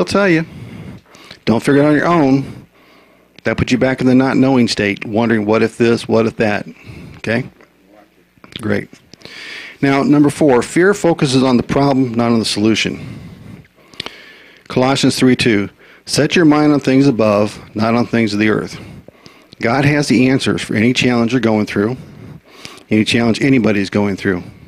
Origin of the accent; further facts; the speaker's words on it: Midwest, United States; For example, I grew up in the Midwest, and it snows from November till about March. We have icy streets.